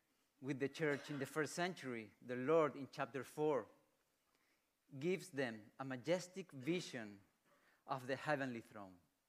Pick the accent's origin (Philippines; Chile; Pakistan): Chile; I'm from Chile. Four children, married. I'm an intern pastor in this church.